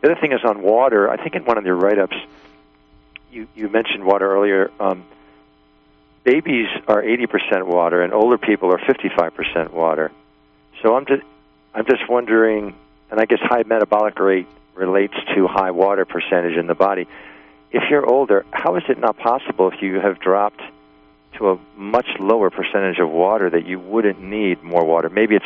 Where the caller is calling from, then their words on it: New York, United States; New York.